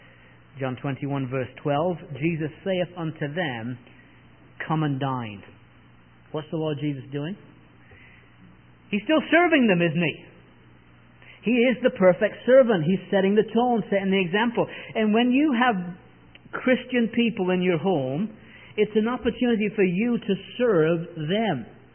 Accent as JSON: {"language": "English", "town": "Leeds", "region": "Yorkshire and the Humber", "country": "United Kingdom", "tie": "born or raised there", "said": "We lived in Leeds in England. That's where my hometown is."}